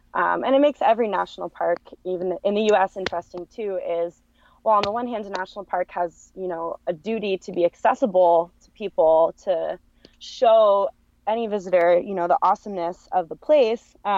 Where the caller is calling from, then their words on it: Kalispell, Montana, United States; I am calling from Kalispell, Montana, in the northwest corner of the state.